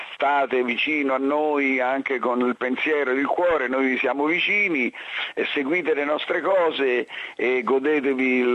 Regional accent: Rome, Lazio, Italy; E io sono diventato romano crescendo, anche sempre di più, e sono un romano

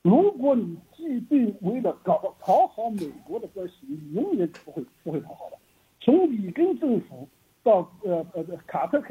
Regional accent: China; 不要期待美国什么民主党、共和党会对我们中国人好，不可能的

